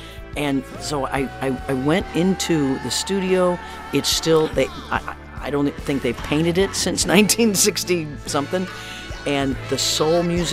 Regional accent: Kansas, United States; I grew up in Kansas, but when I knew I was going to do this album

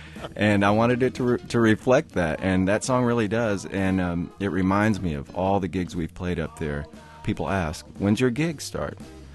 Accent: Denton, Texas, United States; When I was a kid growing up in Denton, Texas, I one day decided I wanted to get a blues record.

